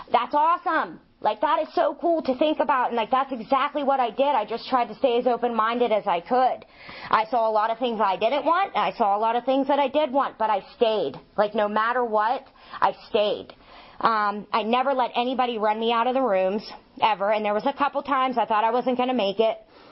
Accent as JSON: {"language": "English", "town": "Irwin", "region": "Pennsylvania", "country": "United States", "moved": "yes", "lives_now": "New Kent, United States", "said": "Like, I'm from Irwin, Greensburg, like, Jeanette area. Like, I left there to come and get high in New Kent."}